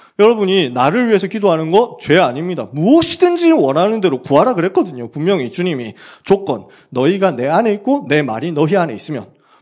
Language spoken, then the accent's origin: Korean; Daegu, South Korea; 제가 대구 출신이거든요. 대구에서 고등학교를 나왔어요.